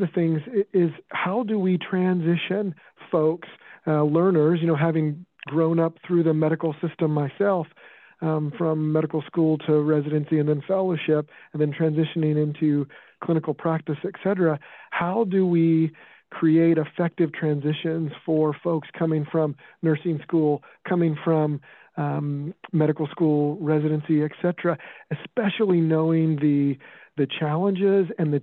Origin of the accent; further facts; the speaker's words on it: Midwest, United States; I came from the Midwest. That's where I grew up and did all my training, so to speak, in medicine.